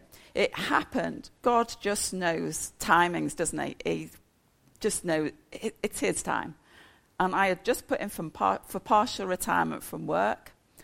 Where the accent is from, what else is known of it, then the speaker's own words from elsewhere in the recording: New Brighton, North West England, United Kingdom; I come from New Brighton. I go to New Brighton Baptist Church. I've been going there 30 years.